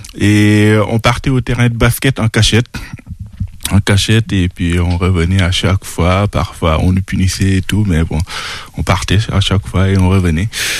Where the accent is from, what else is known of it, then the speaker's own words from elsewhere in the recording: Medina Sabah, Senegal; also born or lived in Tivaouane; Je suis né au Sénégal, à Tivavouane, et j'ai grandi à Medina Sabah, dans le centre du Sénégal.